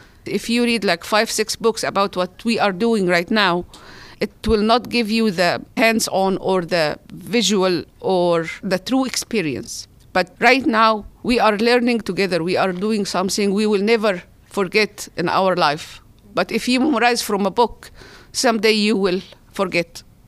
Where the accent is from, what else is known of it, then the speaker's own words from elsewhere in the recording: Egypt; I was born in Egypt in February 21, 1962.